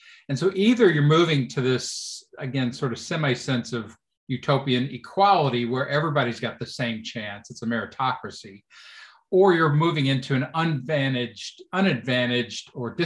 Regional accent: Louisville, Kentucky, United States; I grew up in Louisville when Louisville had forced busing and I was at a private Catholic school

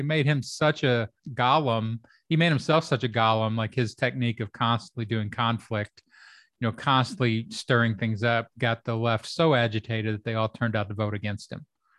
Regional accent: Kentucky, United States; And all the people that I grew up with in Kentucky, they are not in that tribe.

